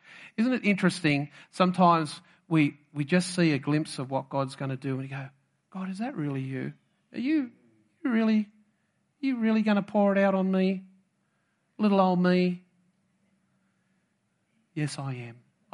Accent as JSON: {"language": "English", "country": "Australia", "said": "But I understand Aussie because I'm an Aussie."}